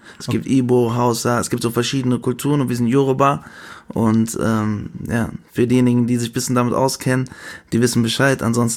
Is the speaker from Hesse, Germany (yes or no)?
yes; Langen, Hesse, Germany; Aber wir kommen eigentlich aus Lang. Wir waren in Lang.